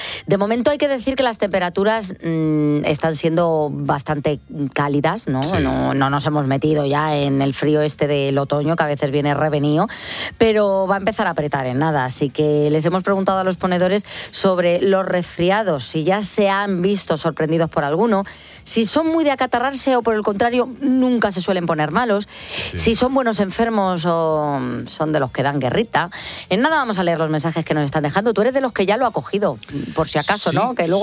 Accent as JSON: {"language": "Spanish", "town": "Madrid", "region": "Community of Madrid", "country": "Spain", "tie": "born there", "said": "nací en Madrid, pero soy de clima tropical"}